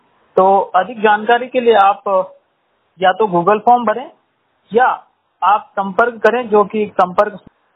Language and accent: Hindi; Uttarkashi, Uttarakhand, India; मैं उत्तराखंड उत्तरकाशी का रहने वाला हूँ।